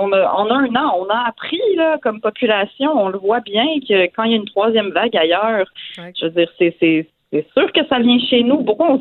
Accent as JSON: {"language": "French", "town": "Montreal", "region": "Quebec", "country": "Canada", "said": "Je suis aussi fâchée que vous en tant que Montréalaise."}